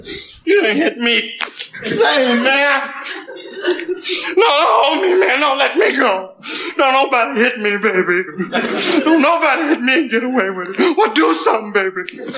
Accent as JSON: {"language": "English", "town": "Peoria", "region": "Illinois", "country": "United States", "said": "I used to do stuff that was interesting, because I'm from Peoria, Illinois, and it would get kind of dull."}